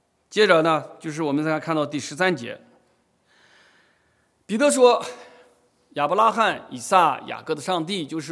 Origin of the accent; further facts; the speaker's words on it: China; 我们承认我们是中国人，我们身上有中国的文化传统